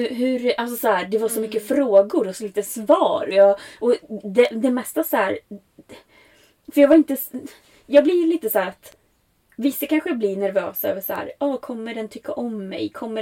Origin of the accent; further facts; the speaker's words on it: Sweden; det kändes mer seriöst när det var i Sverige. För här, det här är ju ändå mitt hemland.